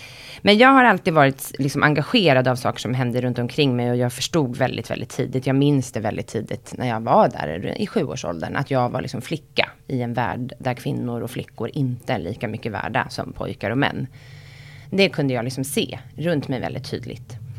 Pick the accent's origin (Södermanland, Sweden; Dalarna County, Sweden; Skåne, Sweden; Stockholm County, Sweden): Stockholm County, Sweden; Älvsjö; born there; Jag är född i Älvsjö som är en förort till Stockholm och min mamma och pappa hade liksom bra och roliga jobb. Min pappa kommer från en väldigt fattig bakgrund.